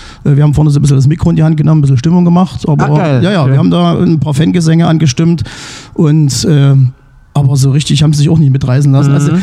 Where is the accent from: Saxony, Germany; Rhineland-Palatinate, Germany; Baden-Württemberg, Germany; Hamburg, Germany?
Saxony, Germany; Flöha; ich komme aus dem Vorerzgebirge, aus Flöha, also bei Augustusburg die Ecke. Und das ist ja eigentlich die Hochburg von Enduro und Motocross.